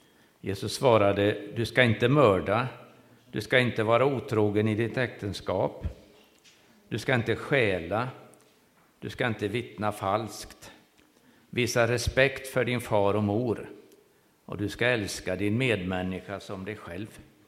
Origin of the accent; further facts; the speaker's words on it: Borås, Västra Götaland County, Sweden; born there; vi är födda i Borås.